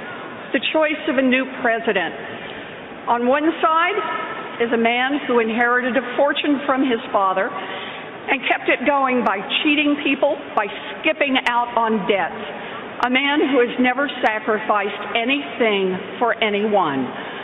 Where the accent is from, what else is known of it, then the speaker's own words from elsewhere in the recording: Oklahoma, United States; I grew up in Oklahoma. My daddy ended up as a maintenance man. And my mom worked a minimum wage job at Sears.